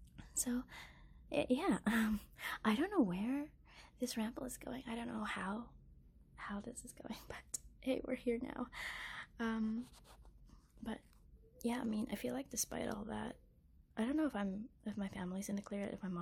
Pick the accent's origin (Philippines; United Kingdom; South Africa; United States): Philippines; accent: Filipino; English is a second language; there's my Filipino accent showing.